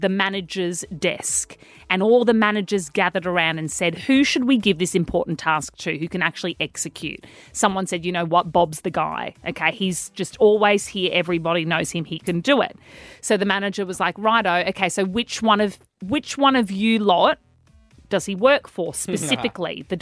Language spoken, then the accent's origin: English; France; accent: French; English is a second language; This radio show would struggle without my bloody French accent.